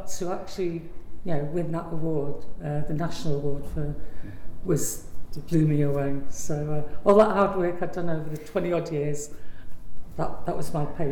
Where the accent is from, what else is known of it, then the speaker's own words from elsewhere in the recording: Grimsby, Yorkshire and the Humber, United Kingdom; It's this proud thing of knowing I'm from Grimsby, proud to know that the fishing community